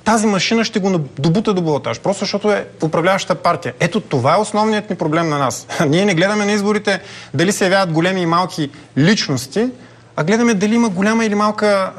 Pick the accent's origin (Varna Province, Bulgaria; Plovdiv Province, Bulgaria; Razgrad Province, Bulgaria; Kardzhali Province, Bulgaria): Varna Province, Bulgaria; Varna; аз живея във Варна и съм роден във Варна. И съм роден в краен квартал, в Аспарухово, израснах в друг краен квартал.